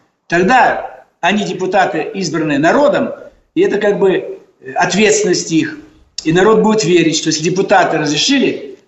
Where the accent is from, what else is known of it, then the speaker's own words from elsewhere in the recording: Almaty, Kazakhstan; born there; also born or lived in Bishkek, Kyrgyzstan; Бишкек – это мои родные края. У меня там еще родственники живут. Сам я родился в Алмате. В Дюшанбе были родственники.